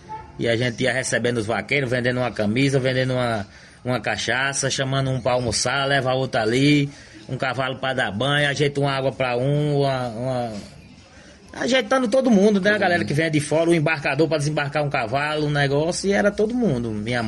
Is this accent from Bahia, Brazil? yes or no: yes; Várzea Nova, Bahia, Brazil; Eu sou nascido e criado em Várzea Nova mesmo, vindo da lida de Cinzal.